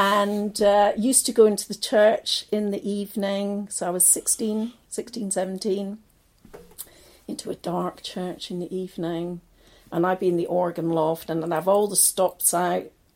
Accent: Leith, Scotland, United Kingdom; I was born in Leith. So that's, if you've ever been to Edinburgh, Leith is where the docks are. So when I was brought up there, it was probably a little bit down at heel.

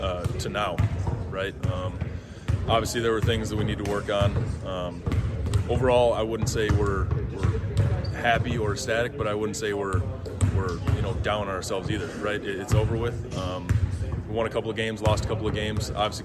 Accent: Minnesota, United States; I'm from Minnesota. Been to their camp since I was a kid and stuff like that.

